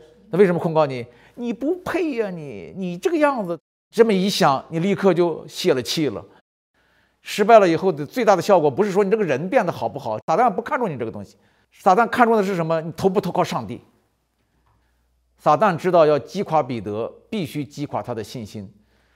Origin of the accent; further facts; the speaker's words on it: China; 我们中国人都说没有免费的午餐